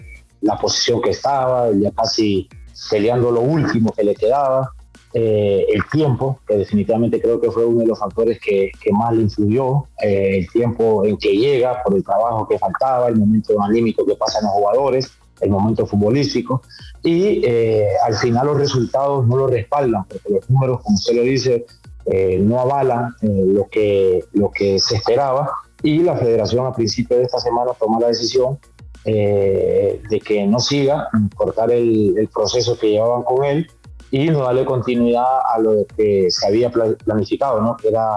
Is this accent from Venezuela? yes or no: no; Honduras; a mí como hondureño no me gusta ni recordarlo